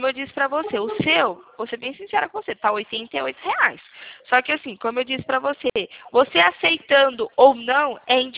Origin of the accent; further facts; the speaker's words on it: São Paulo, Brazil; É, eu sou aqui do interior de São Paulo, perto de Campinas, conhece?